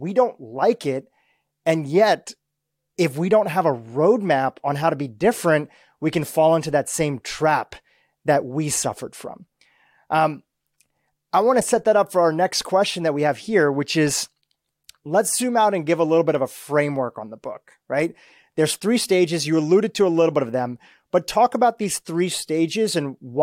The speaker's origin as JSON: {"language": "English", "country": "Kenya", "tie": "born there", "said": "And I was born in Kenya, but I was raised here"}